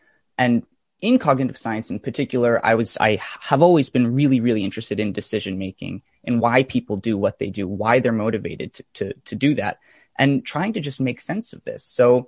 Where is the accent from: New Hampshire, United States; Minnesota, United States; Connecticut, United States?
Connecticut, United States; I grew up in Fairfield County in Connecticut, and I've actually lived there my whole life.